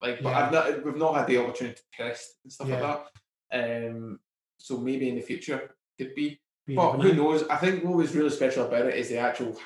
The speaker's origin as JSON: {"language": "English", "region": "Scotland", "country": "United Kingdom", "accent": "Scottish", "said": "I'm probably murdering it because my Scottish accent."}